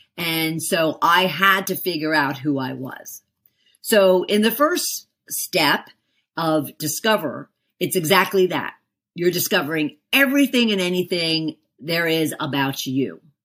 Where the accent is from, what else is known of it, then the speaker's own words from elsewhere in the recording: Philadelphia, Pennsylvania, United States; one of 12 kids. I grew up in Philly, live in Atlanta, Georgia.